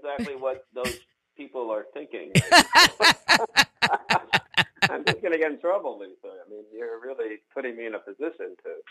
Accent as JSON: {"language": "English", "town": "New Rochelle", "region": "New York", "country": "United States", "tie": "born or raised there", "said": "I grew up in Westchester, New Rochelle, and you know, we had a country club up the street from me that didn't let Jews join."}